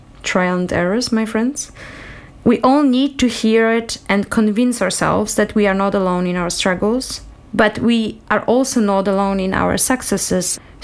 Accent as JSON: {"language": "English", "town": "Warsaw", "region": "Masovian Voivodeship", "country": "Poland", "second_language": "English", "lives_now": "Vienna, Austria", "said": "I have a PhD in developmental biology. I come from Warsaw in Poland, but I have lived in Vienna in Austria for the last 7 years."}